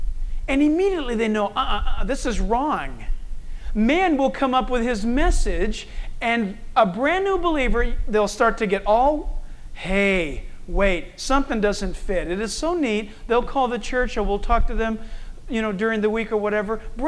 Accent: Chino Hills, California, United States; And I said, okay, I'm from Chino Hills.

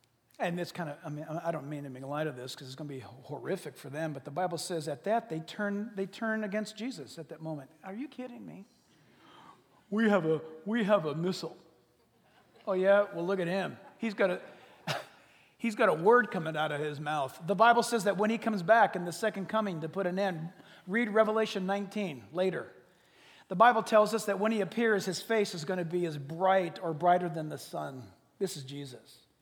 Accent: United States; I'm not just saying this because I'm an American. I'm not just saying this because I love my country.

